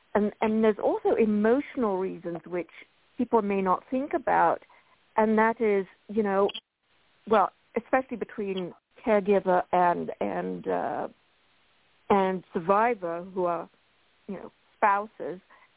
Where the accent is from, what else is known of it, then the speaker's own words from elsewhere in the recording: United Kingdom; Being British, I get to say that without being really rude or whatever.